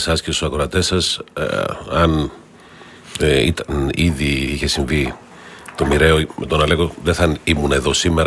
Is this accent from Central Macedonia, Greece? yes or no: yes; Thessaloniki, Central Macedonia, Greece; Λέω εμείς, εγώ ήμουν από Θεσσαλονίκη, όπως ξέρετε.